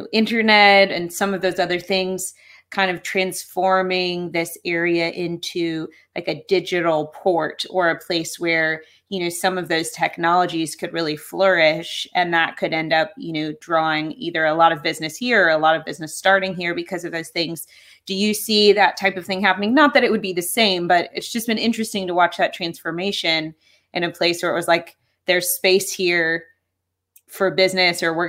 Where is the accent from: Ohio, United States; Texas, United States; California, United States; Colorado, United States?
Colorado, United States; Denver; I grew up in Denver, Colorado, and it's become in the last 10 years like so much different of a place than when I lived there